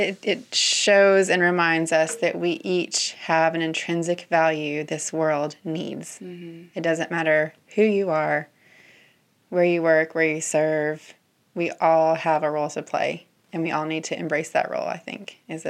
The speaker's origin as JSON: {"language": "English", "region": "the Carolinas", "country": "United States", "tie": "born or raised there", "also_born_or_lived": "Tennessee / Michigan", "said": "I grew up in the Carolinas. Went to college in a small school in Tennessee, met my husband there, moved to Michigan for a few years where he was from after we got married and said, enough of that, came back to the Carolinas"}